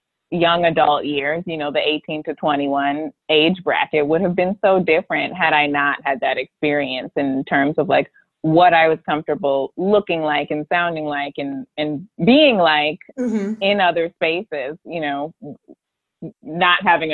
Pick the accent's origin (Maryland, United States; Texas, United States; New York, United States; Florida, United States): Maryland, United States; Baltimore; I am from Baltimore, Maryland. Best city in America, greatest city in America.